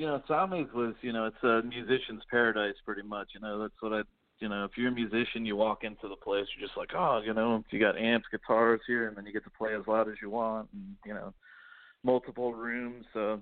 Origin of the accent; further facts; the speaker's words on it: Palm Harbor, Florida, United States; also born or lived in Brooklyn, New York; No, I was born in Brooklyn, New York. Then my family moved here when I was pretty much around six. You know, we moved to Palm Harbor, and then I, you know, grew up there pretty much